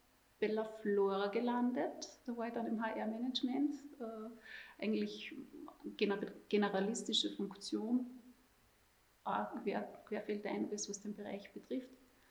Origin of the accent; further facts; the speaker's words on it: Vorderstoder, Upper Austria, Austria; now in Kirchdorf, Austria; Ich komme ursprünglich, komme aus Vorderstuder. Ich sage immer, ich bin aufgewachsen wie Heidi. Bin aber jetzt in die Nähe von Kirchdorf gezogen